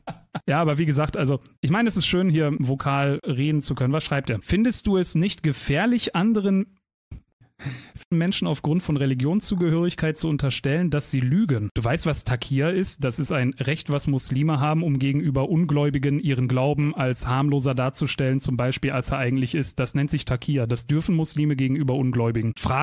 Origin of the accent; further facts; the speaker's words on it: Germany; born there; ich bin auch in Deutschland geboren, Bruder, aber ich weiß trotzdem, wie der Islam funktioniert.